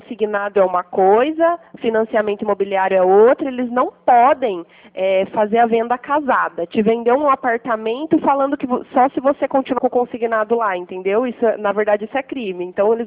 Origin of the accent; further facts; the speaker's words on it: Pirassununga, São Paulo, Brazil; Eu sou de Pirassununga também. A gente está trabalhando Leme, mas a gente é de Pirassununga.